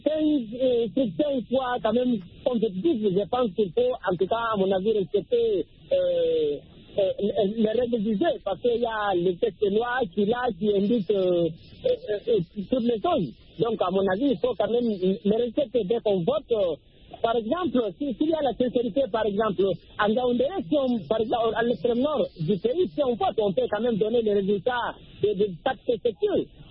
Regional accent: Guinea; moi, je vis en Guinée, par exemple, mon pays d'origine.

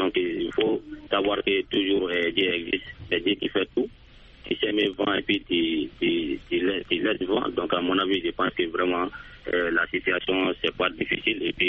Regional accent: Mali; Oui, toujours dans mon village natal à Eric.

